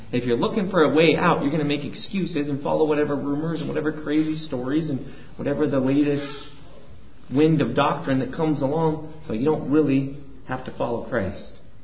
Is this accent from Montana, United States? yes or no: yes; Great Falls, Montana, United States; born there; Yeah, I was born in Great Falls too.